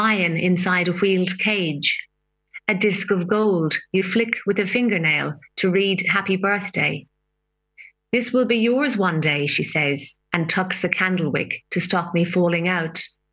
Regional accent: Ireland; moved away; I am an Irish poet, or an emigre poet, as you know, part of the traditional Irish diaspora.

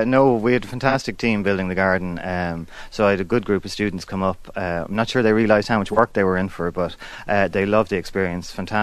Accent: Dungarvan, County Waterford, Ireland; I'm from Dungarvan, native County Waterford, so a keen hill walker

